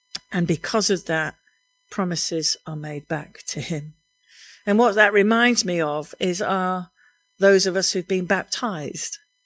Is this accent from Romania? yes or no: no; England, United Kingdom; Now, as English people, we don't often use the word awesome, do we?